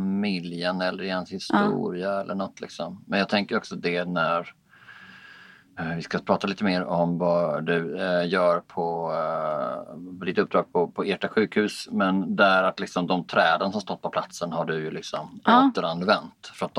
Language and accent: Swedish; Skåne, Sweden; Jag är ju uppvuxen på Bjärehalvön, vilket ju ingen kan ha missat vid det här laget.